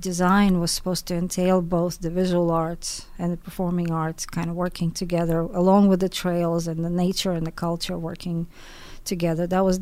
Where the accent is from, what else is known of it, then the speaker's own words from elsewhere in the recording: Moscow, Russia; English is a second language; moved away as an adult; now in United States; I come from Moscow. I was born in Moscow. I was raised there. I went to college there. I immigrated. I guess a Jewish refugee, technically.